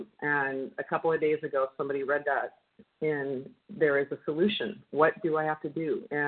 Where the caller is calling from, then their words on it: Long Beach, California, United States; I'm from Long Beach, California, and I'm a compulsive overeater.